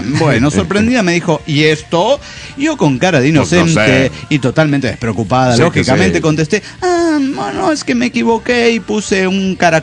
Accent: Guadalajara, Jalisco, Mexico; de Guadalajara, Jalisco, México.

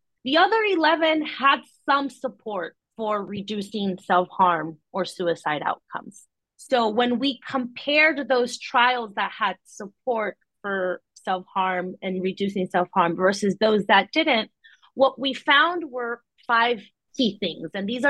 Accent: Mexico; English is a second language; some work that I'm doing back at my home country in Mexico

